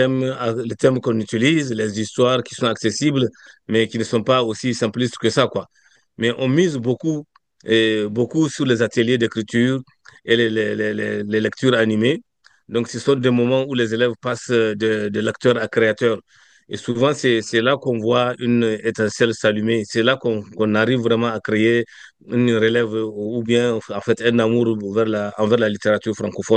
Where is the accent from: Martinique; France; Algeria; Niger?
Niger; now in Saskatchewan, Canada; Je suis nigérien d'origine et saskatchewanais d'adoption.